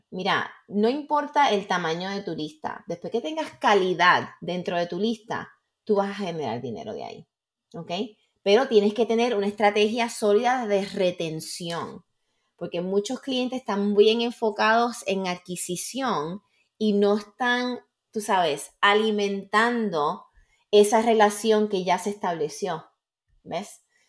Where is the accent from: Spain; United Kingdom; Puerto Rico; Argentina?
Puerto Rico; Sí, boricua. Yo soy boricua para que tú lo sepas, ¿sabes?